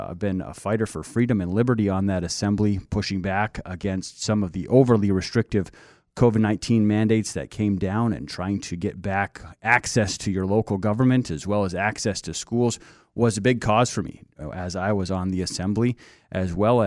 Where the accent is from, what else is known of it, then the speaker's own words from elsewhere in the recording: Michigan, United States; moved away as an adult; I grew up in Upper Michigan and moved here just as fast as I could after I got out of college in 2009.